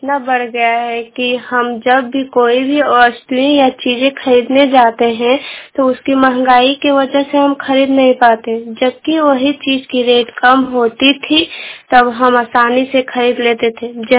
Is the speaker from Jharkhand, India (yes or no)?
yes; Jharkhand, India; मैं पिटरवार प्रखंड से हूँ।